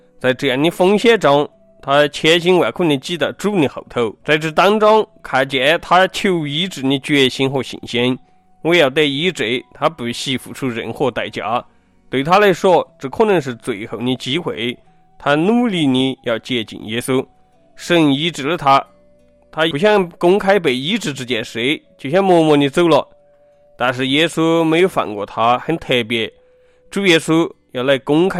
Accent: China; 跟我们中国人讲的那种搞迷信、求神拜佛、求香包挂符咒完全不一样

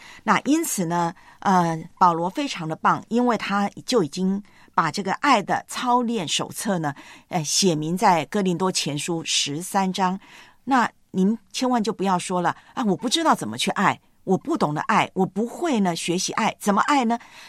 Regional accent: China

